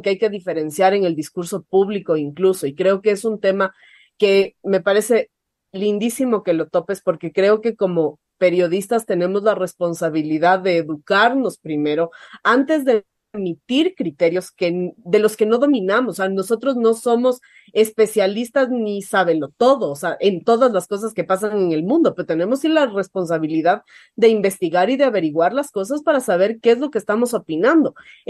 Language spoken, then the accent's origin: Spanish; Ecuador; Y creo que como ecuatorianos deberíamos levantarnos todos a reclamar que nos están matando